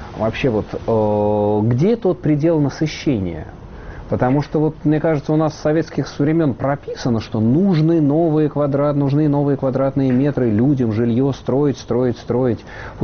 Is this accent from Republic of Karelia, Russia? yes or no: no; Moscow, Russia; как коренной москвич